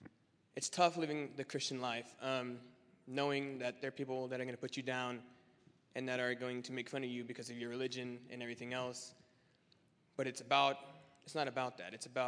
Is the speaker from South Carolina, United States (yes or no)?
no; Kansas, United States; I'm from Mount Ridge, Kansas.